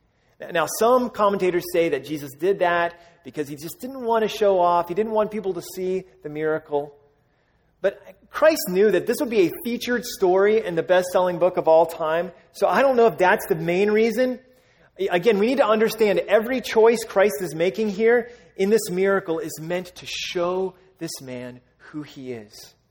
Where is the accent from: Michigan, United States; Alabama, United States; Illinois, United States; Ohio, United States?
Alabama, United States; Some of you guys know I'm from Alabama. My dad is a pastor in Alabama.